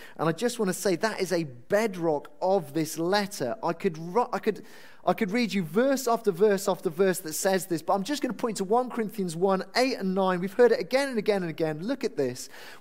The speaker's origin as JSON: {"language": "English", "region": "Wales", "country": "United Kingdom", "also_born_or_lived": "London", "lives_now": "Norfolk, United Kingdom", "said": "I'm a Welshman. And obviously when I think of home, I think of my wife and family in Norfolk, but actually there's a little bit of me which still thinks of the valleys of Wales."}